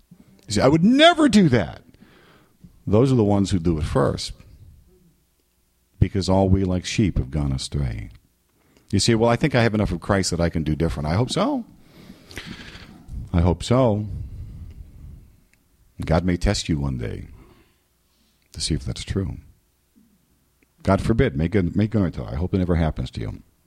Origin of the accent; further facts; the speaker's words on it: New England, United States; And then I said, "I'm from New England."